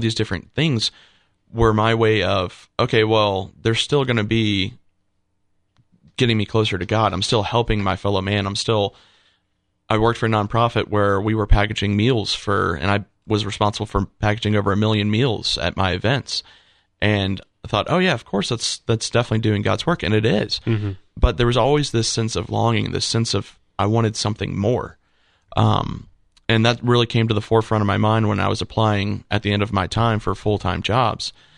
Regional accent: North Carolina, United States; I was an altar server, basically the whole nine yards of a little man growing up in North Carolina being Catholic.

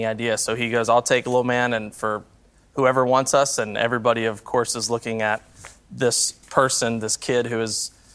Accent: Louisville, Kentucky, United States; and I grew up in Louisville, Kentucky.

